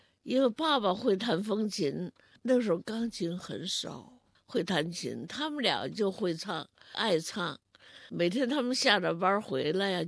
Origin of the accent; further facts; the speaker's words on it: Huanggang, Hubei, China; 我的原籍是湖北黄冈专区。